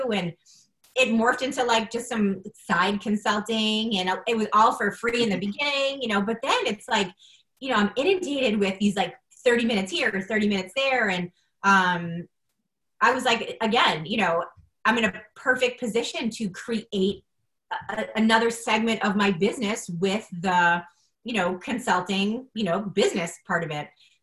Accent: Boston, Massachusetts, United States; I'm from Boston.

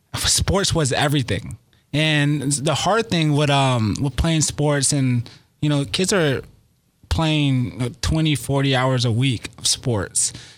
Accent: San Diego, California, United States; So I'm born and raised in San Diego, but I actually was born in Southeast San Diego.

